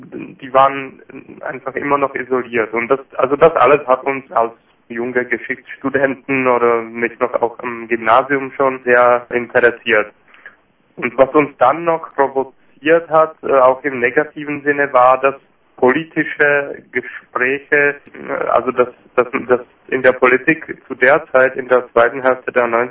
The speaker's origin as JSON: {"language": "German", "region": "Giant Mountains", "country": "Czechia", "said": "dass wir fast alle aus diesen Gebieten kommen, also aus dem ehemaligen Sudetenland. Ich komme aus dem Riesengebirge"}